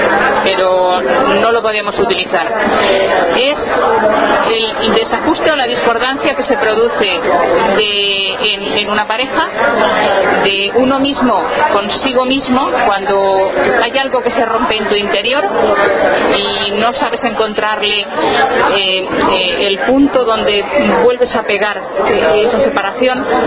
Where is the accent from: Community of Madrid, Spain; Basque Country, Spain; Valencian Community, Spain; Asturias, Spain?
Valencian Community, Spain; no confundamos, no, yo soy valenciana